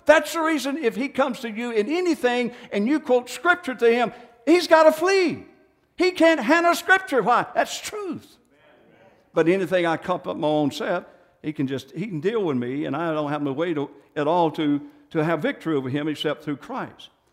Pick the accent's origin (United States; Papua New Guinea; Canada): United States; born there; just because I was born in America does not make me a saint